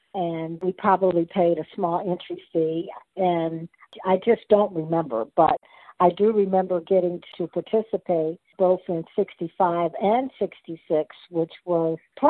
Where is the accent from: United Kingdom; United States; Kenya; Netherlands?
United States; Camden, New Jersey; that was right across the bridge from where I grew up in Camden.